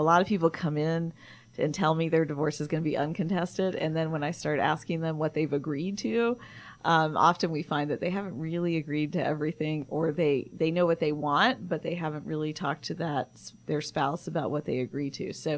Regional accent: Atlanta, Georgia, United States; I grew up here in Atlanta, and I went to Riverwood High School.

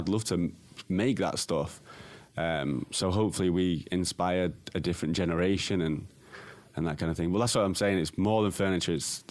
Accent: Manchester, North West England, United Kingdom; because obviously growing up in Manchester, England

